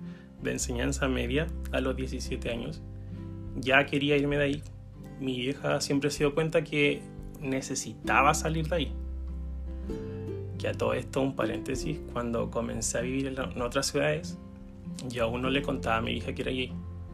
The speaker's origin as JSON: {"language": "Spanish", "town": "Temuco", "region": "Araucanía", "country": "Chile", "tie": "born or raised there", "lives_now": "Santiago, Chile", "said": "en Temuco era peor en todo caso, porque había hasta olor a niña. Así que era la misma shit, o peor. Llevo ya 6 años y un par de meses en Santiago."}